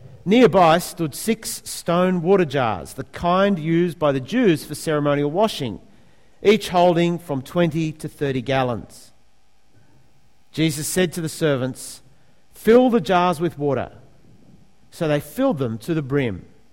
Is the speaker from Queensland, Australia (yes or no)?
no; Sydney, New South Wales, Australia; I'm from Sydney in Australia.